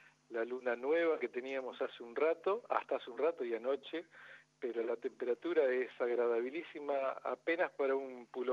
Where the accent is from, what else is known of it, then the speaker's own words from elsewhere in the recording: Concepción del Uruguay, Entre Ríos, Argentina; Soy de acá, de Concepción del Uruguay